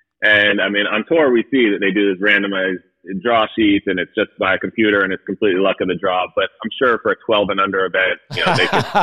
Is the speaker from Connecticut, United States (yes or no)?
yes; Connecticut, United States; I grew up in Connecticut. It's 95% white.